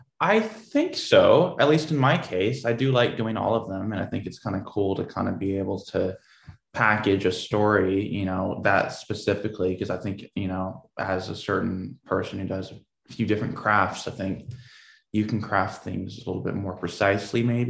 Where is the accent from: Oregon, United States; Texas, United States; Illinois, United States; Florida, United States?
Oregon, United States; Portland; I grew up in Portland, Oregon.